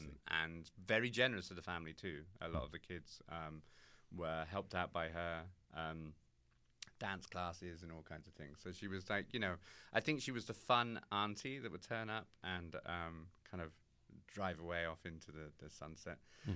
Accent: United Kingdom; And especially, obviously, as you can hear, I'm British.

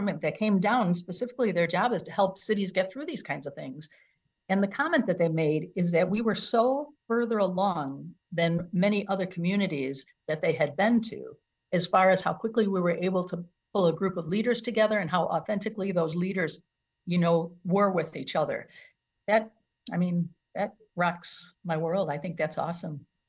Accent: Franklin Park, Illinois, United States; now in Wisconsin, United States; Okay, so I grew up in Franklin Park, right outside of O'Hare Field in Illinois.

